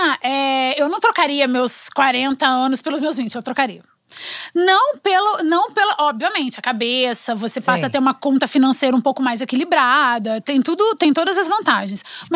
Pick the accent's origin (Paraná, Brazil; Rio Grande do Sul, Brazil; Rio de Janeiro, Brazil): Rio de Janeiro, Brazil; Volta Redonda; moved away as an adult; now in Rio de Janeiro, Brazil; Eu sou de Volta Redonda. É, nasci, fui criada lá até meus 18 anos. Vim pro Rio pra fazer faculdade de jornalismo e fiquei. Tô com 41